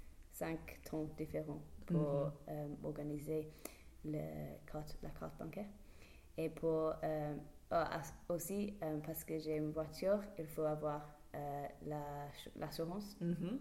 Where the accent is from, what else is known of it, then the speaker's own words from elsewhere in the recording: England, United Kingdom; French is a second language; je ne l'ai pas parce que je suis anglais.